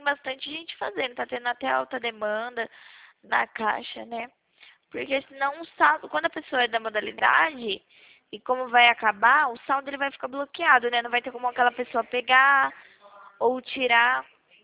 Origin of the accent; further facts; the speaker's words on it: São Carlos, São Paulo, Brazil; Não, a gente é daqui de São Carlos, a gente é do interior mesmo, de São Paulo.